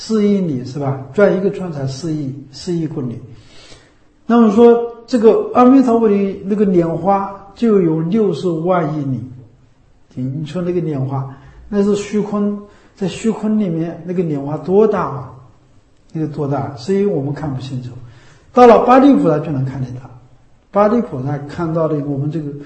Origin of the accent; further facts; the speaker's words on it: China; 所以我们中国人的传承都是传承古人的东西。